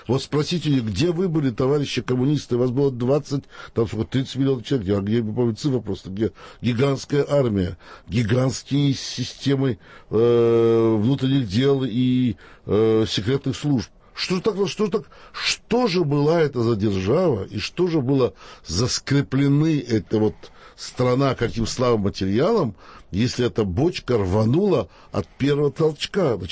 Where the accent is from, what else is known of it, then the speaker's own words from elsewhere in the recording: Baku, Azerbaijan; мой родной город Баку сейчас принадлежит другой стране.